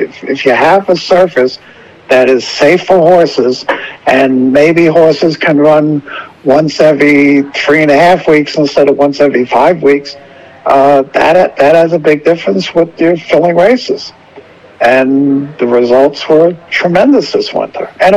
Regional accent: New York, United States; as a New Yorker, this is really dangerous for New York

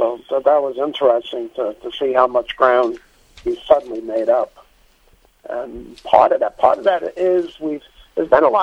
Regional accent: Staten Island, New York, United States; Now, Steve, I grew up in Staten Island

